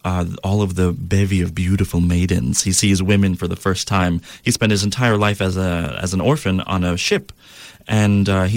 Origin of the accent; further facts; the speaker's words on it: New York City, New York, United States; I grew up in New York City, and a lot of people don't really think of it as a tight community or as a nurturing community.